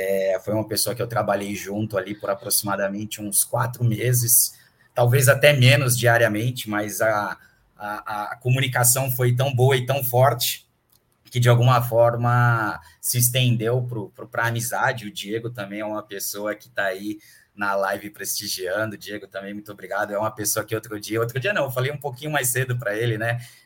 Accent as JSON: {"language": "Portuguese", "town": "Santos", "region": "São Paulo", "country": "Brazil", "said": "Eu sou daqui de Santos, do litoral de São Paulo, mas eu estava morando em Santa Catarina"}